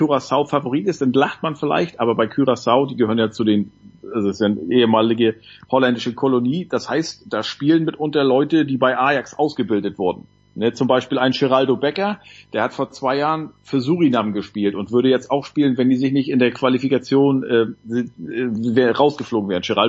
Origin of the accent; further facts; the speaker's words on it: Northern Germany, Germany; also für mich als Norddeutscher